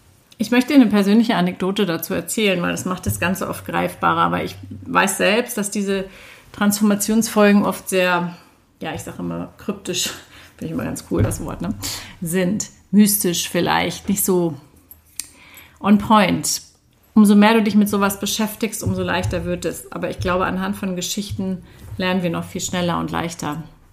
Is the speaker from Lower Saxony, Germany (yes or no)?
yes; Hanover, Lower Saxony, Germany; meiner Heimatstadt Hannover